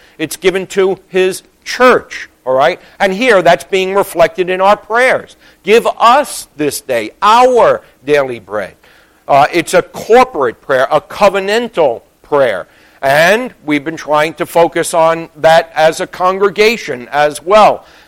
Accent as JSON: {"language": "English", "town": "Bronx", "region": "New York", "country": "United States", "said": "I was like, \"No, I'm from the Bronx. Forget about milking cows.\""}